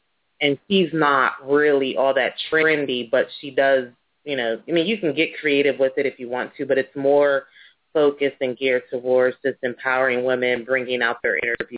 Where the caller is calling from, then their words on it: Pennsylvania, United States; I'm calling from Pennsylvania.